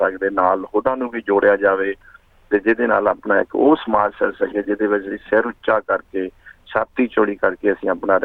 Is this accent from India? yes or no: yes; Rama Mandi, Punjab, India; ਇੱਕ ਪਤਾਰਾ ਪਿੰਡ ਹੈ ਰਾਮਾ ਮੰਡੀ ਦੇ ਨੇੜੇ ਹੈ, ਉੱਥੇ ਉੱਥੇ ਦਾ ਮੈਂ ਜੰਮਿਆ ਬੜਿਆ।